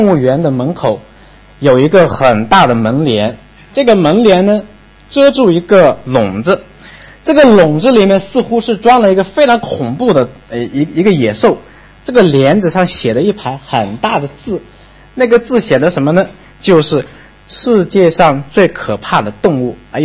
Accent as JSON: {"language": "Chinese", "region": "Yunnan", "country": "China", "tie": "born or raised there", "lives_now": "Jinjiang, China", "said": "我是在晋江侍奉施牧师同工，但是我的老家是云南的。"}